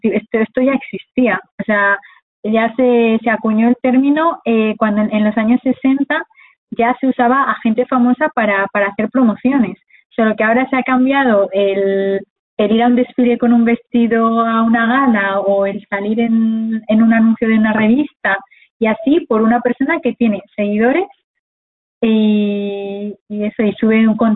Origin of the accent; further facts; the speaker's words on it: León, Castile and León, Spain; en la provincia, bueno, yo soy de León, entonces aquí